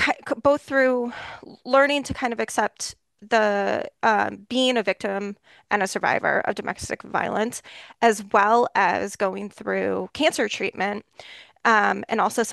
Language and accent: English; Michigan, United States; I am born and bred in Michigan. I grew up here in a very small town, about an hour away from where I live today. I went to school on the East Coast and kind of lived in multiple different states before making my way back to Michigan about 10 years ago.